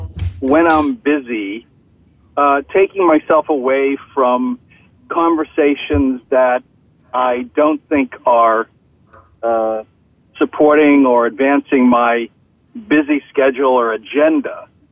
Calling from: New Jersey, United States; I'm calling from New Jersey.

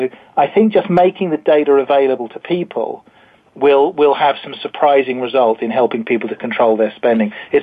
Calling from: Woking, South East England, United Kingdom; I'm actually calling from Woking, City of the Future.

